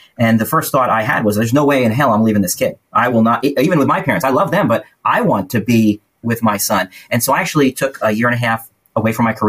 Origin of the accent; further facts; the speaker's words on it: New York, United States; we're all from New York. We're lifelong New Yorkers.